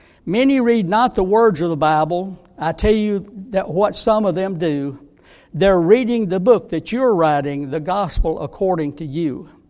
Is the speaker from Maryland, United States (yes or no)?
no; Georgia, United States; this was in Georgia, and my hometown.